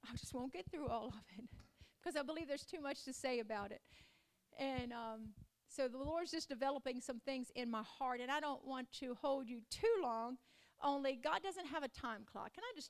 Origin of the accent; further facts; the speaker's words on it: Appalachia, United States; accent: hillbilly; I know my hillbilly accent.